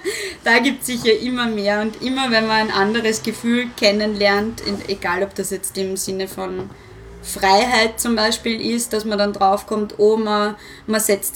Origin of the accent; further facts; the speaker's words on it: Vienna, Austria; dann habe ich einen oberösterreichischen Dialekt auspackt und habe nicht gesagt, dass ich Wienerin bin.